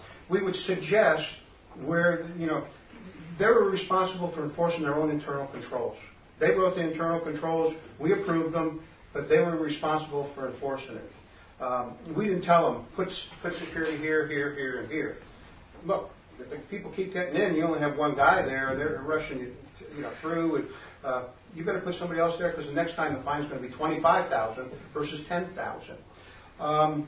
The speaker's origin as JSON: {"language": "English", "region": "New York", "country": "United States", "tie": "born or raised there", "said": "The drinking age when I was growing up in New York was 18."}